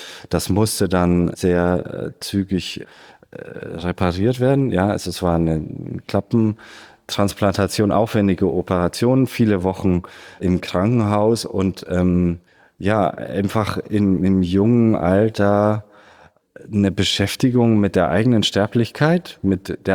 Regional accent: Augsburg, Bavaria, Germany; ich kam ja aus Augsburg, habe während meiner Schulzeit auch wirklich malen gelernt.

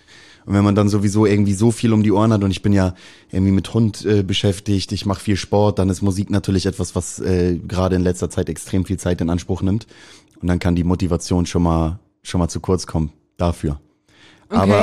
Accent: Hamburg, Germany; Ich bin in Hamburg geboren, im Nordwesten Hamburgs aufgewachsen, Niendorf, Schnelsen, bis ich 15 war. Dann bin ich mit 15 nach Lutteroth gezogen, nach Eimsbüttel. Dann bin ich von da auf den Kiez gezogen, ein Jahr später oder eineinhalb Jahre später.

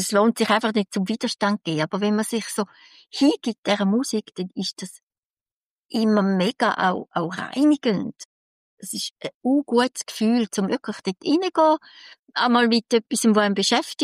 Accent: St. Gallen, Switzerland; Für mich, als St. Galler, ist das natürlich, bei uns hat es das nicht so gegeben.

